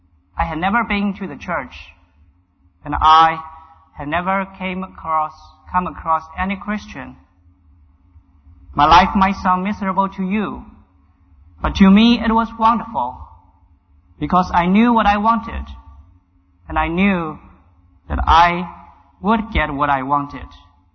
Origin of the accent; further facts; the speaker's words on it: China; English is a second language; moved away; My life journey starts from a small and thriving city in China. I was born in China. I grew up in China, and I was trained to be a typical Chinese of my time. It means I was an atheist.